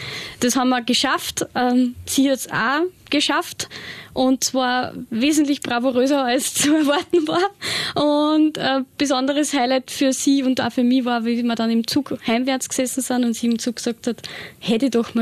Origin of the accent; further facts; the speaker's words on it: Lower Austria, Austria; Also man kann gerade im Ibstal, wo ich her bin, super entscheiden, ob ich jetzt das Tal oder den Berg daneben bevorzuge.